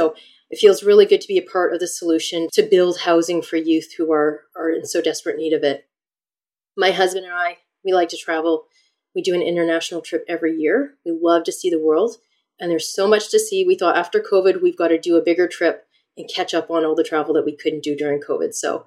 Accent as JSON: {"language": "English", "region": "Ontario", "country": "Canada", "tie": "born or raised there", "said": "Yeah, I was born in Ontario in Canada, and I was raised on a tree farm, a really large one."}